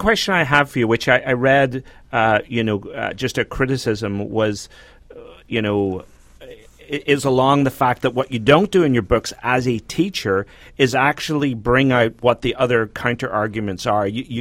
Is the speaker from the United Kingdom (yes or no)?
yes; United Kingdom; I grew up in Britain, so we don't typically hold to an inerrancy.